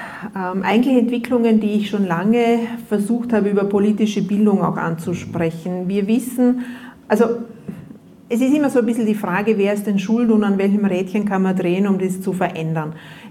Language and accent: German; Vorarlberg, Austria; ich bin ja Vorarlbergerin und für uns war das immer ein bisschen, wir sind ja wahrscheinlich ein bisschen mehr direkte Demokratie und schweizaffin, aber vor allem weit, weit weg von Wien gewesen immer.